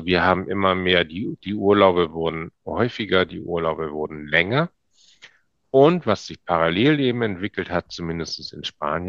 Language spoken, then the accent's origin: German; Northern Germany, Germany; Ich bin ja Norddeutscher. Ich bin an der Weser, an der Nordsee groß geworden.